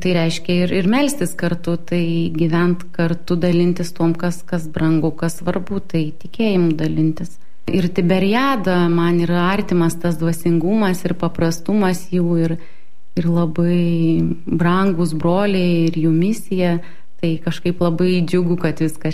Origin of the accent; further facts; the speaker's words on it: Vilnius, Vilnius County, Lithuania; Tai aš Vilnietė, tai niekur neišvažiavau studijuoti ir studentė būdavo, negyvenau bendrabutį, o gyvenau pas mamą.